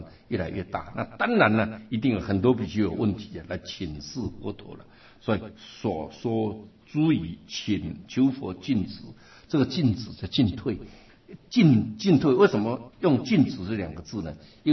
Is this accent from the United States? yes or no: no; China; 那我们中国人呢，听说这个贴夹都，哎呀，我们都觉得好像，对不对？我们小时候也是一样的啊。